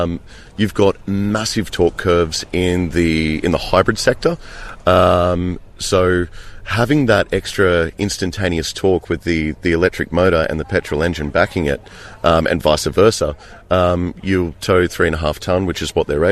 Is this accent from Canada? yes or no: no; Tamworth, New South Wales, Australia; being born and bred in Tamworth